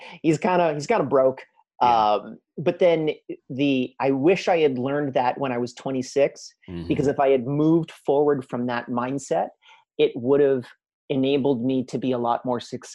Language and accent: English; Canada; one of the best schools that I could afford as a Canadian.